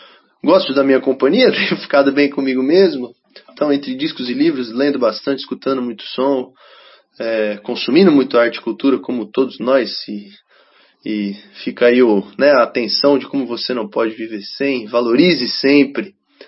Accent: São Paulo, Brazil; moved away as an adult; now in Londrina, Brazil; Eu saí de São Paulo, sou natural de São Paulo, capital, e vim aqui para Londrina

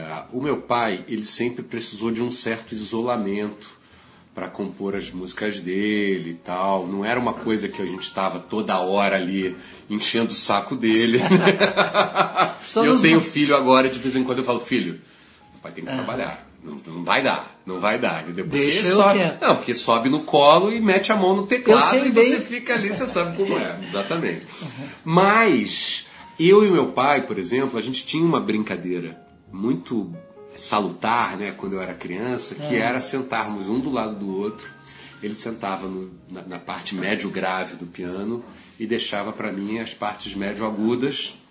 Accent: Rio de Janeiro, Brazil; Eu passei com a parte da minha infância no Rio Comprido, logo depois do túnel Rebouças. Sim. Mas a partir dos 8 anos eu sou um garoto zona sul mesmo, né? Assim, até os meus 16 eu morei no Leblon.

